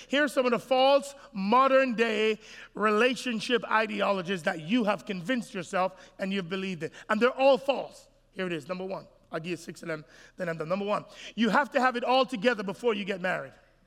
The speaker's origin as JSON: {"language": "English", "country": "Jamaica", "said": "I'm from Jamaica. I'm like, ain't nobody need no edges."}